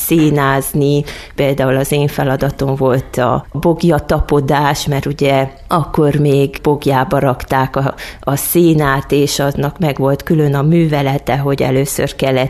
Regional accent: Harghita, Romania; now in Hungary; az, aki ma vagyok, az egyrészt köthető Csíkba, hiszen azért csak ugye, Csíkba nőttem fel, és azért az ottani hegyek és a hidegtelek is edzik az embert

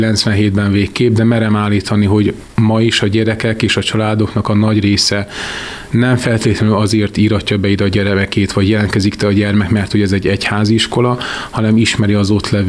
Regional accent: Kiskunhalas, Bács-Kiskun, Hungary; Az első napokat a Margaréta utcában, a Kertvárosban éltem, ide születtem Kiskunhalasra

